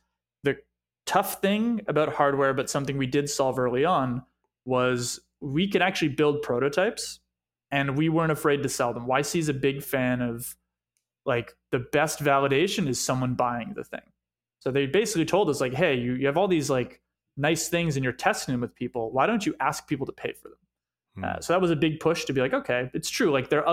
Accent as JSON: {"language": "English", "town": "Montreal", "region": "Quebec", "country": "Canada", "tie": "born or raised there", "said": "coming and growing up in Montreal. I had never been."}